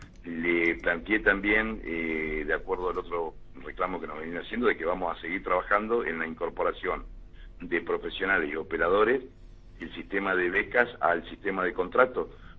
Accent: Argentina

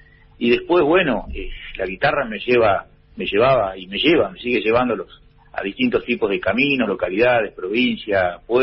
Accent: Bahía Blanca, Buenos Aires Province, Argentina; born there; yo nací en Bahía Blanca, en las orillas de Bahía Blanca

